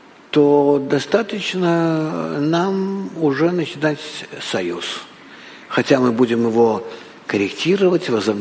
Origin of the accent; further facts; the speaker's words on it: Rehovot, Central District, Israel; Russian is a second language; Ну-ну, это мой родной город.